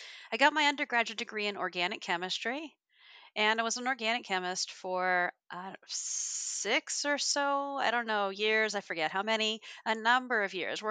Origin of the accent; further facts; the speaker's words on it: Texas, United States; I grew up in Texas, so there was just a hitch in my giddy up with regards to getting an MBA.